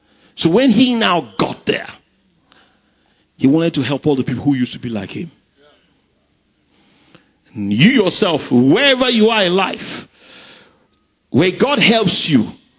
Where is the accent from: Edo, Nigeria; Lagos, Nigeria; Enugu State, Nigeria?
Lagos, Nigeria; Ikoyi; As a young man growing up, I can look back. I grew up in Ikoyi. I was surrounded by multimillionaires.